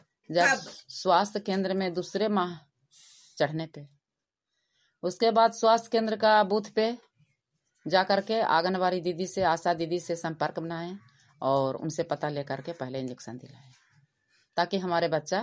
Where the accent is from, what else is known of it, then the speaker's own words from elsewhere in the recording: Nagar Nausa, Bihar, India; मैं ग्राम नगर नौसा का निवासी हूँ